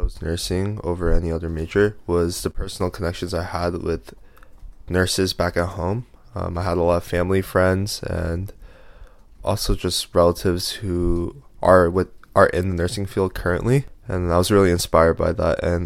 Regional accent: Las Vegas, Nevada, United States; I'm from Las Vegas, Nevada. I'm currently a sophomore, and I'm on the pre-nursing track.

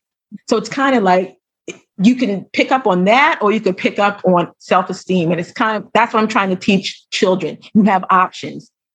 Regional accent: Pennsylvania, United States; now in Bahamas; I live in the Bahamas right now. I'm from Pennsylvania, but I live in the Bahamas.

